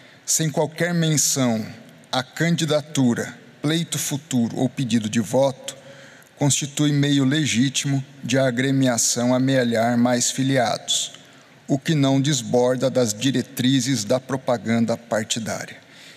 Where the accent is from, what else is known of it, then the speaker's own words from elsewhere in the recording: São Paulo, Brazil; accent: interior paulista; meu R do interior aqui, porque nessas duas cidades, daí vem meu sotaque do interior paulista, que é muito próximo também da forma de se falar em Londrina.